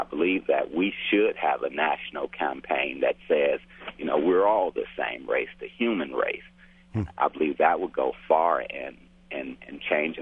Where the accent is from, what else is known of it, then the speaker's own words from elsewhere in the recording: Chicago, Illinois, United States; I grew up in Chicago on the South Side, and I never knew anyone that was not black until I joined the military.